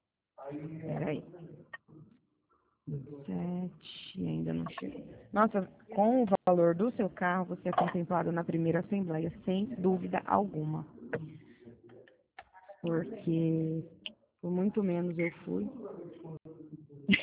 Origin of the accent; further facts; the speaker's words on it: Presidente Bernardes, São Paulo, Brazil; Eu sou de Bernardes, né?